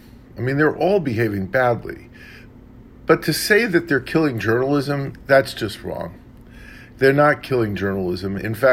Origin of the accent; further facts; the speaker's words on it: Queens, New York, United States; also born or lived in Bronx; By the way, I'm from Queens. I also went to high school in the Bronx, so we have that only many, many years before.